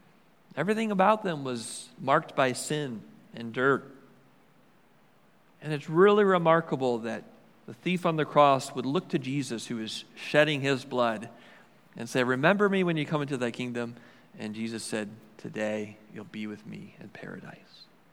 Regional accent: Milwaukee, Wisconsin, United States; I grew up in Milwaukee, and there were religious buildings all around the basilica with candles that were lit all day, all night long

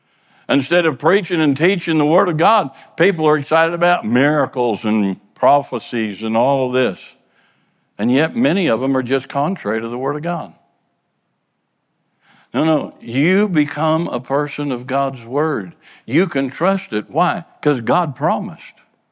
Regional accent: Kansas, United States; I'm from Kansas. I like them both.

